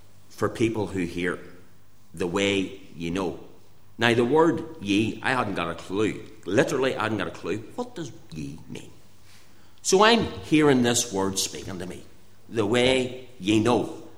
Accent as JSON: {"language": "English", "town": "Belfast", "region": "Northern Ireland", "country": "United Kingdom", "tie": "born or raised there", "said": "because I was born and reared in the Tigers Bay area, and all the friends that I knew lived in the Tigers Bay area"}